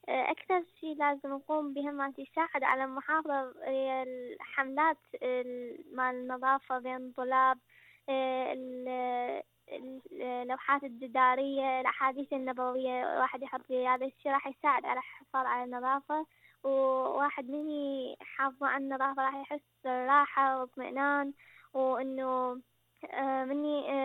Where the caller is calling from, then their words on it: Sweden; من السويد.